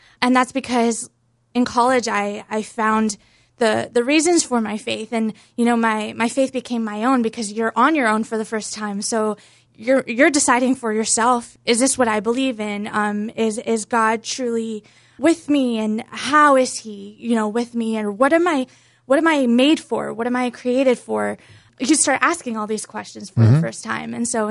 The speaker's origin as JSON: {"language": "English", "town": "Boca Raton", "region": "Florida", "country": "United States", "said": "I'm originally from Boca Raton, Florida. So growing up, I mean, I always went to church on Sunday with my family"}